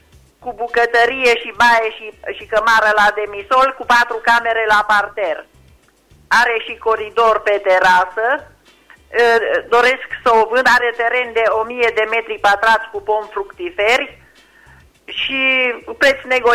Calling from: Reșița, Caraș-Severin, Romania; Bună ziua … din Reșița.

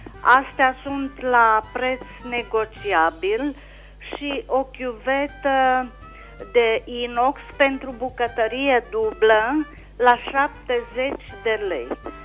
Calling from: Anina, Caraș-Severin, Romania; sunt din Anina

